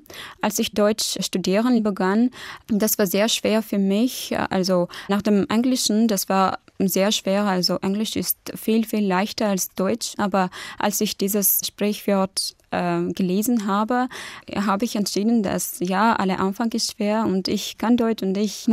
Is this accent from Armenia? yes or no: yes; Yerevan, Armenia; German is a second language